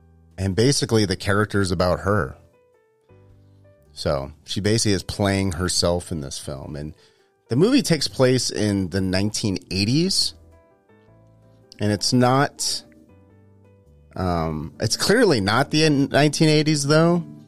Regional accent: Manteca, California, United States; I'm from a town that's right next to Modesto called Manteca, and that's next to Stockton, and that's the Central Valley.

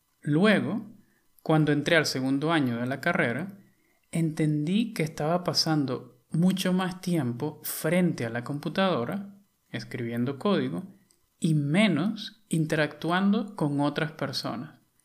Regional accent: Venezuela; el ron producido en Venezuela, mi país natal, es considerado uno de los mejores del mundo.

